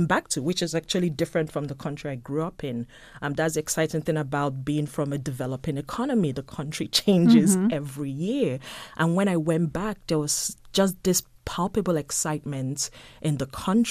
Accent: Enugu, Enugu State, Nigeria; I grew up in Enugu, which is a town, but I did spend my weekends and summers in the village with my grandmother. It was a very quiet town, very homogenous. Everybody I knew growing up wasn't just Nigerian. They were all Igbo, which is my tribe.

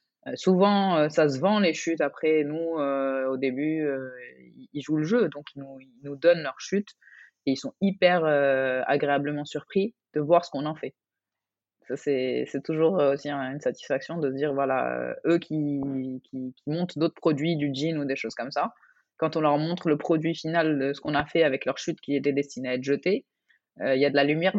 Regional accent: Morocco; French is a second language; moi, en tant que Marocaine, je suis fière de pouvoir me dire que voilà, les gens portent à l'étranger des produits marocains

